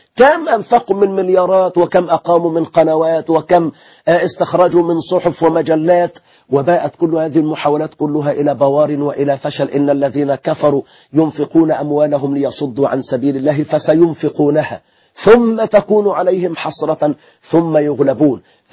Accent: Egypt

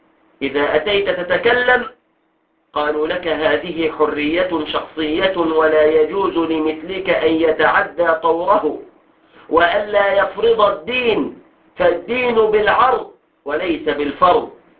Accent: Egypt; في بلادنا مصر

